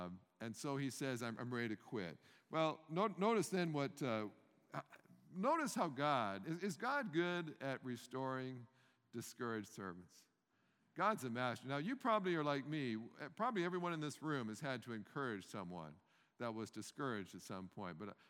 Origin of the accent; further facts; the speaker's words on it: Canada; now in United States; I live in the South now. I came from Canada.